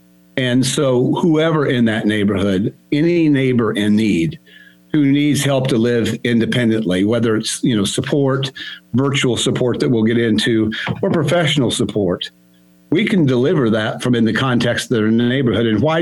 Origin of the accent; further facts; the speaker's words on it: Missouri, United States; I grew up in the Ozarks in southern Missouri and went to a one-room schoolhouse.